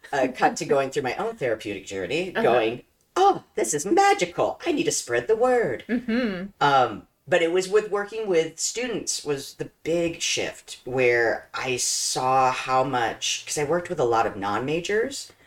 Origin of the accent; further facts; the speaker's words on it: Midwest, United States; Ooh, so I'm a Midwesterner originally, been out here for 10 years